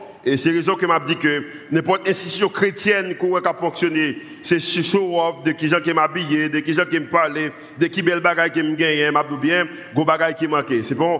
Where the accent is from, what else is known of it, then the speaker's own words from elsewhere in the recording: Haiti; mais en tant que humain, en tant que haïtien